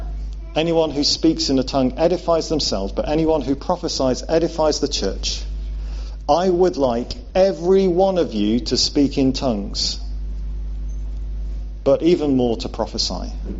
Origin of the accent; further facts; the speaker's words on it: Wales, United Kingdom; Although growing up in Wales, I was sometimes given that impression.